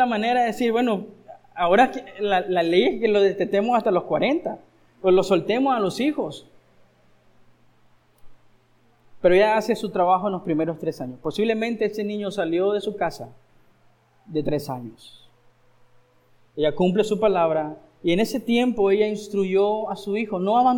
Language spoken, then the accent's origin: Spanish; Nicaragua; Quizás nosotros, como nicaragüenses, nuestra cultura y idiosincrasia